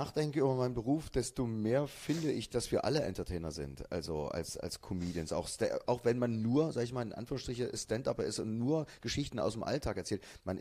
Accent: Leipzig, Saxony, Germany; Ja, ich bin Essener, bin Leipziger.

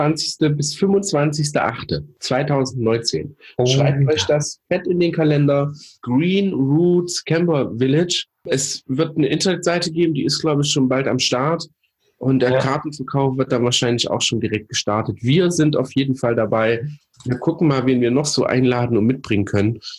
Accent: Thuringia, Germany; Und wer Thüringen kennt, meine Heimat, Geburtsort übrigens, mein Geburtsland, Bundesland sozusagen.

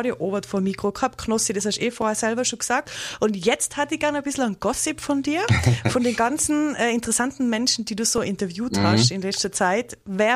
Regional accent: Innsbruck, Tyrol, Austria; Ich bin in Innsbruck.

